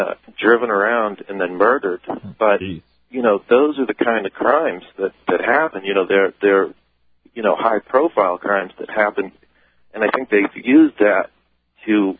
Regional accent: Miami, Florida, United States; born there; I think I did. I was born in Miami, uh-huh.

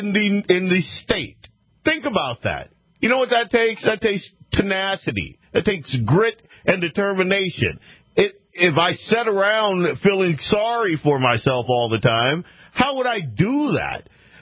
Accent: Louisiana, United States; I grew up in Louisiana, like backwoods. I mean, just we didn't have a lot of money. We never did growing up.

